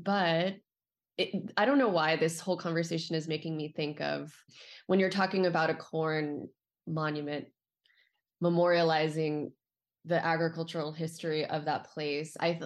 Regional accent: California, United States; I'm from Southern California, so my intro was San Diego and Tijuana and how similar they are.

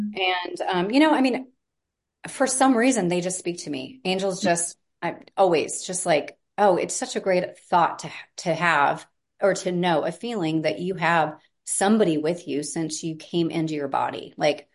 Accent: Omaha, Nebraska, United States; born there; I was born in the Midwest. I was born in Omaha. I mean, right in smack dab center of the country.

